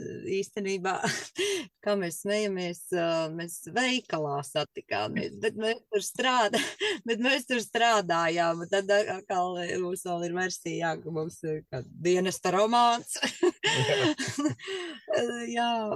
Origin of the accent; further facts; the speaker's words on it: Jaunbērze, Dobele Municipality, Latvia; es arī neesmu no Rīgas, es neesmu Rīgā dzimusi un augusi. Es esmu no Dobeles puses, tāds miestiņš Jaunbērze, un kristīta es esmu Dobelē, Dobeles baznīcā, 14 gados